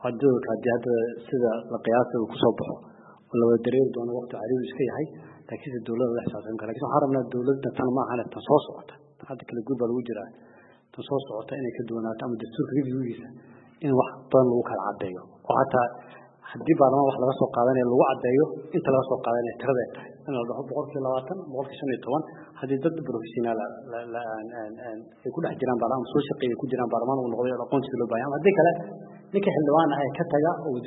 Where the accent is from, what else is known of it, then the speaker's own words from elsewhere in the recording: Kismayo, Lower Juba, Somalia; Jubbaland waxaan ka soo jeedaa Kismaayo